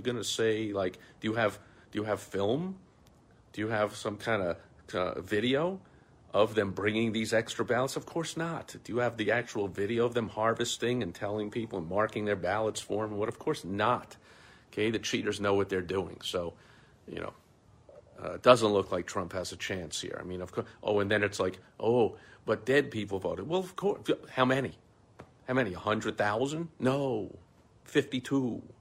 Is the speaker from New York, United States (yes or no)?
yes; New York, United States; See, I grew up in New York following his antics my whole life